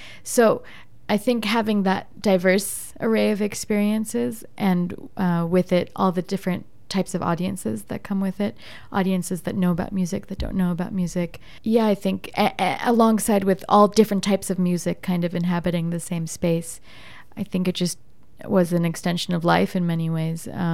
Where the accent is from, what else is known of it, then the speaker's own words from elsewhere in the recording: United States; because I also grew up in America. I'm not an Indian from India.